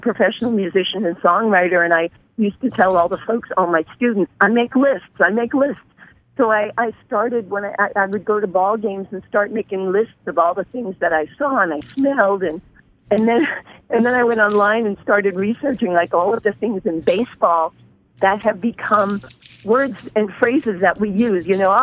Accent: Middle Village, New York, United States; Well, you know, growing up in Middle Village, I mean, we were not too far from Shea Stadium or Yankee Stadium

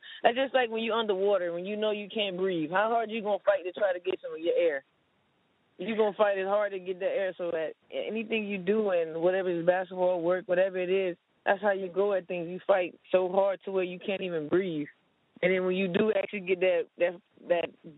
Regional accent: Miami, Florida, United States; No, I grew up in Miami, small town in Miami called Liberty City. The small town. We're going to say small town. We know Miami big.

